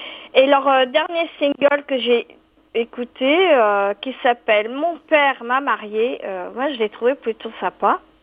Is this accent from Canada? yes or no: no; Brittany, France; on retourne chez nous en Bretagne.